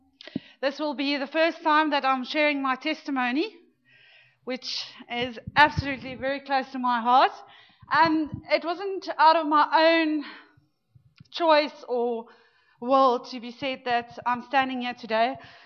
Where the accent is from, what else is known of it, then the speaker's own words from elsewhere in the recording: Pretoria, Gauteng, South Africa; born there; I was born in Pretoria. I'm the middle child of three daughters, and I've got a younger brother.